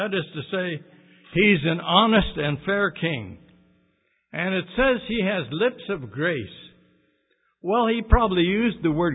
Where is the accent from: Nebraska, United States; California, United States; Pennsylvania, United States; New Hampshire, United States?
California, United States; Now, when I grew up in Southern California, there was a radio program that used a little poem at the beginning of it